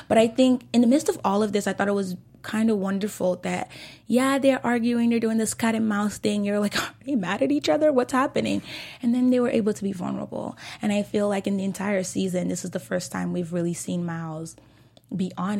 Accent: Houston, Texas, United States; because I'm from Houston, Texas, sis.

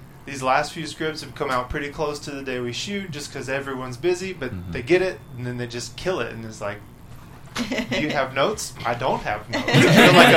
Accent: Georgia, United States; And I'm from Georgia. It's a tiny little town in the... like the bottom farm areas.

